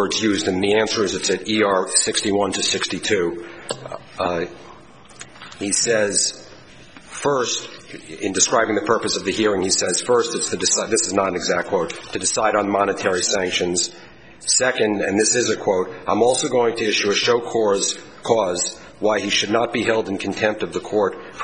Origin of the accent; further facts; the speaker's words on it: Boston, Massachusetts, United States; I'm from Boston.